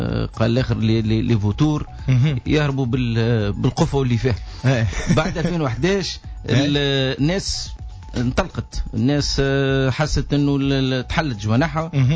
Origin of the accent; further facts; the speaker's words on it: Tunisia; وبالتالي بلادنا تعز علينا وما نجموش نفقدوا الامل في بلادنا وفي الاستثمار في بلادنا وعوده النشاط الاقتصادي في تونس